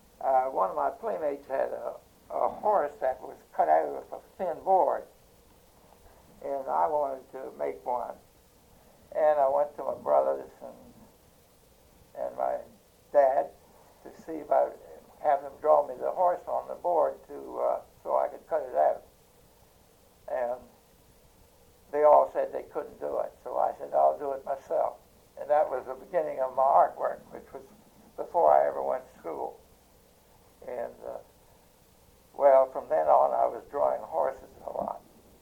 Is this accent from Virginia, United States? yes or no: yes; Oakton, Virginia, United States; also born or lived in Harrisonburg, Virginia; My father moved away when I was about 3 or 4 to Oakton, Virginia, which is not far from Washington here. And I lived there until I was about 12 years old.